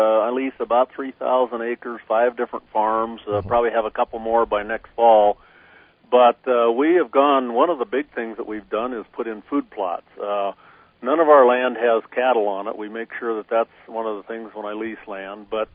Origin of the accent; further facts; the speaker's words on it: Luverne, Minnesota, United States; Well, I was originally born and raised in Laverne, Minnesota.